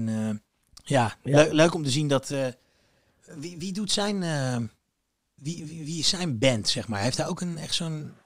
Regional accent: Leidschendam, South Holland, Netherlands; Ik kom uit Leidschendam oorspronkelijk.

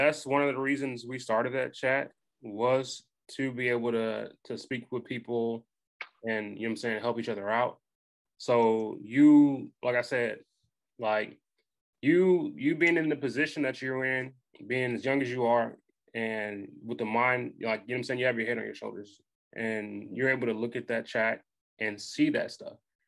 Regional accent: Michigan, United States; now in Texas, United States; Growing up in Michigan, living in Texas, you know what I'm saying?

